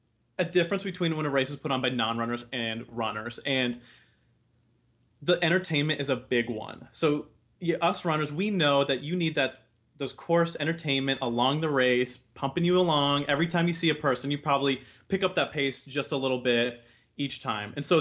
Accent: Midwest, United States; now in Arizona, United States; And I moved out to Arizona recently from the Midwest. And when you're from the Midwest, you always go to the Orlando Park.

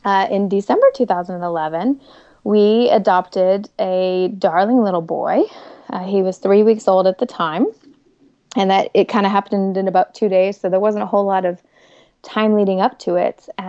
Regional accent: California, United States; But growing up here, we had, like, our churc

